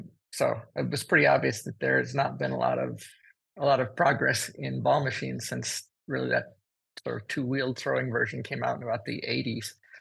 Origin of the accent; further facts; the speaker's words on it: Newfoundland and Labrador, Canada; moved away as an adult; now in United States; So I grew up in Newfoundland, Canada, but I've been in the U.S. since college.